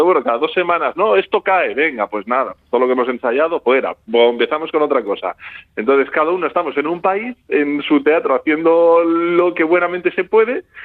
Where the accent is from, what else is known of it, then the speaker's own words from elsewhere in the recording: Amurrio, Basque Country, Spain; moved away as an adult; also born or lived in Bilbao; Bueno, yo soy de Amurrio. O sea, hasta los 22 años viví allí, la familia es de Amurrio.